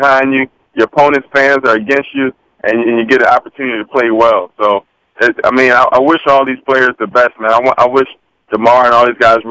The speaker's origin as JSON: {"language": "English", "country": "United States", "said": "And I'm American myself"}